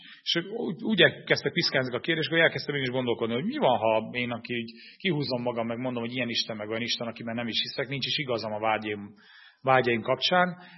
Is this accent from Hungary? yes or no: no; Romania; 1980-ban születtem, romániai vagyok.